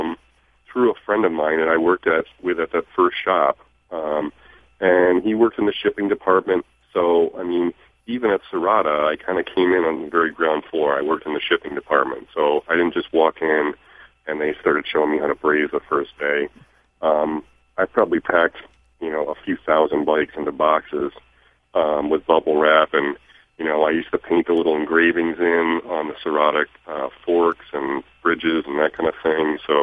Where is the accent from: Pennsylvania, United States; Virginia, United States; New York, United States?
New York, United States; Well, I grew up in upstate New York. And we started out kind of in the suburbs.